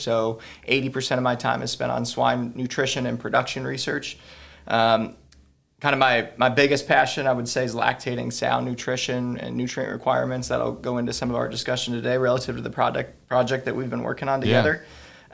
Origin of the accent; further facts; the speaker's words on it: Michigan, United States; Yeah, so I am originally from Michigan.